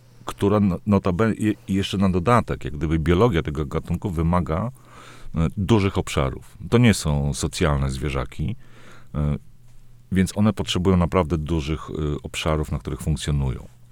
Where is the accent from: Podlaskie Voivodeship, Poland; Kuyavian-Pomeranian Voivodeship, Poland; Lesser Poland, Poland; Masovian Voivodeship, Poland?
Podlaskie Voivodeship, Poland; Jestem z Nadbiebrzy, to jest ekologicznie, też nie lubię tego słowa. A tu jest czysto